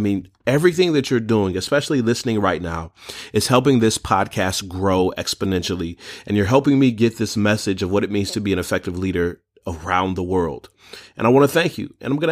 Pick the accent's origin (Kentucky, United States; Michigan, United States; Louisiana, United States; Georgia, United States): Michigan, United States; Detroit; Now, I grew up in the Detroit area, and I used to watch Chuck on TV.